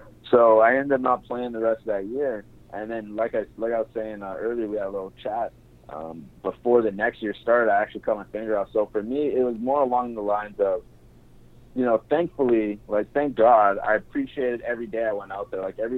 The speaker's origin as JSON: {"language": "English", "town": "Edmonton", "region": "Alberta", "country": "Canada", "tie": "born or raised there", "said": "you know, I grew up in Edmonton"}